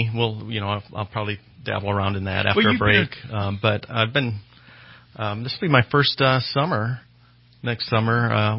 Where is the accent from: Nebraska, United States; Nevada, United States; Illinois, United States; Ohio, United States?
Ohio, United States; I grew up in Ohio, and my brother still farms back there